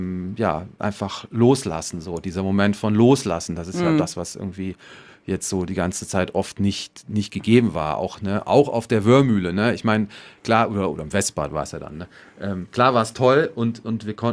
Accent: North Rhine-Westphalia, Germany; ich komme ja nicht aus Franken, sondern da aus der Nähe von Köln.

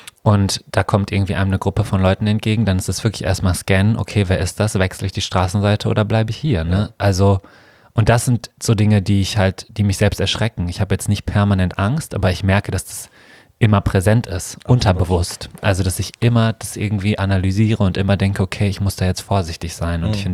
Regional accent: Essen, North Rhine-Westphalia, Germany; ich bin in Essen aufgewachsen, ne? Ja. Also das ist jetzt auch nicht gerade das harmloseste Pflaster, würde ich mal behaupten

